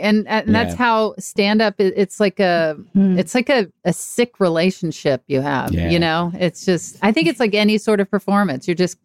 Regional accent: Mississippi, United States; born there; also born or lived in Texas; I was born in Mississippi. And then later on in my set, I was talking about how I lived in Texas.

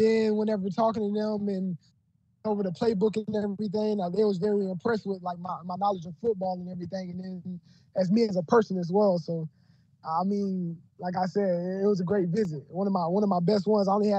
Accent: Woodruff, United States; I'm back in Woodruff, my hometown.

